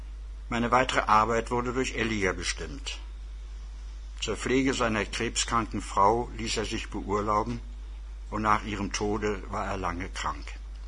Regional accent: Stralsund, Mecklenburg-Vorpommern, Germany; also born or lived in Berlin / Stettin; Geboren wurde ich 1924 in Berlin, eingeschult 1930 in Stralsund.

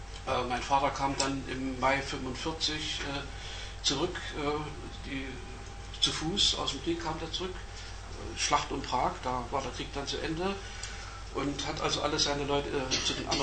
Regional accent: Pirna, Saxony, Germany; born there; ich bin deswegen in Pirna geboren, Pirna an der Elbe

